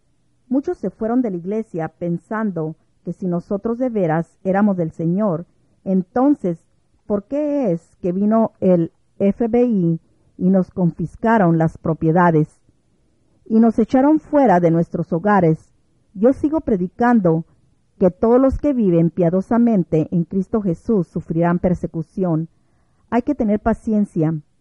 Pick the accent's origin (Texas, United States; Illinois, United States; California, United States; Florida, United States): Illinois, United States; Chicago; uno de mis propios arzobispos de Chicago, de donde soy